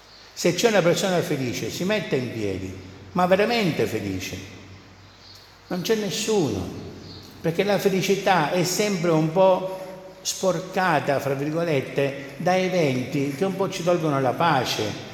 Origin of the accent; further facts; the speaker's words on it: Spain; sapete che noi veniamo dalla Spagna, no?